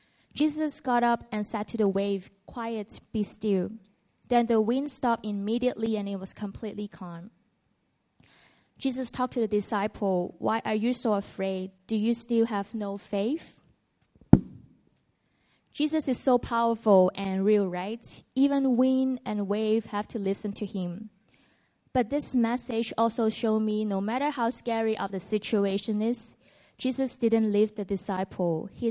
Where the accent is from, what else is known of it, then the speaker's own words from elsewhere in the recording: Hong Kong; I born and raised in Hong Kong. Life is pretty comfortable for me, and I always have a very close relationship with my family.